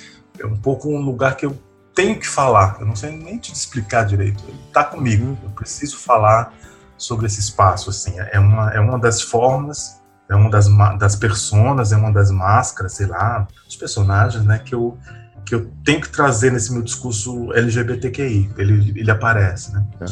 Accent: Recife, Pernambuco, Brazil; Recife, que é de onde eu sou, foi difícil escolher até, porque muita história armazenada, porque foi onde eu nasci, né?

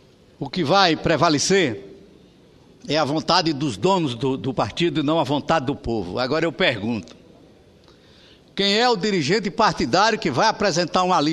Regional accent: Northeast Region, Brazil; pelo menos é lá no meu estado, lá no meu Nordeste.

